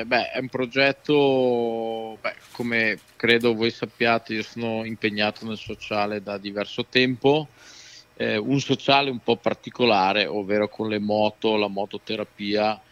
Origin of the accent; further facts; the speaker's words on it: Belluno, Veneto, Italy; sono bellunese doc, puro sangue, diciamo così, abito qui vicino a Belluno, vicino al centro, dove diciamo sono cresciuto da bambino, diciamo abitavo fuori Belluno, la zona di Castion